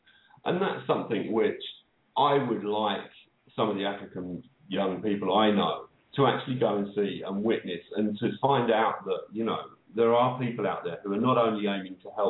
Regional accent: England, United Kingdom; I'm an Englishman, and the brilliant thing is that we don't actually celebrate winning in the UK.

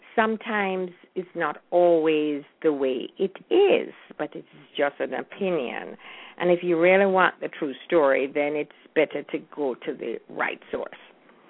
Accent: Jamaica; because during my time of growing up in Jamaica

